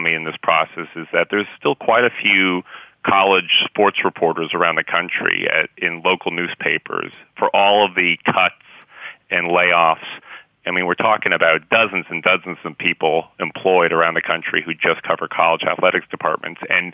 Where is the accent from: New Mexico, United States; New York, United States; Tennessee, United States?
New Mexico, United States; Albuquerque; I just picked UNM because it was my hometown school